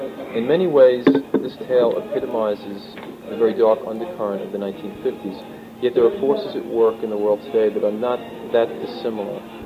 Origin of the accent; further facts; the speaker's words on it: New York City, New York, United States; New York's my hometown.